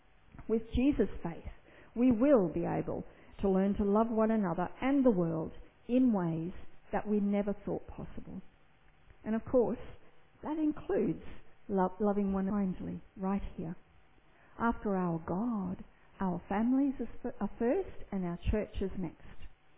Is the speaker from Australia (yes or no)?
yes; Australia; And we're not, but we are Australian, just as they are.